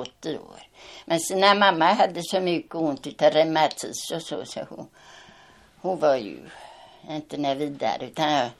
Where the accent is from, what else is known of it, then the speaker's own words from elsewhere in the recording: Kärrtåka, Sweden; born there; Jag är född i Kärrtåka.